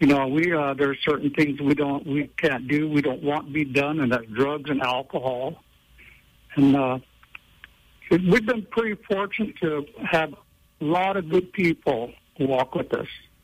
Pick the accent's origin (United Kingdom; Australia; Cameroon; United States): United States; Round Valley, California; I was born and raised here in Round Valley, and I'm a Numlaki, and my father's side is up in Hoopaw, so I have, I have two tribes.